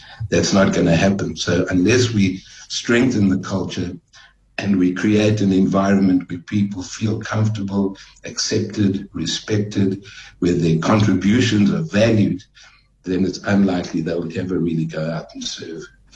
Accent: Johannesburg, Gauteng, South Africa; also born or lived in Vanderbijlpark; So I was there until I was about 4 years old, and then we moved to Johannesburg.

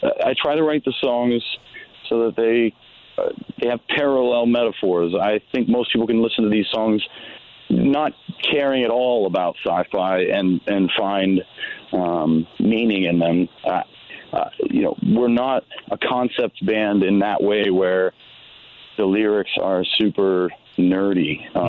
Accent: Youngstown, Ohio, United States; I actually went to school in Athens at Ohio University, and I grew up in Youngstown, Ohio.

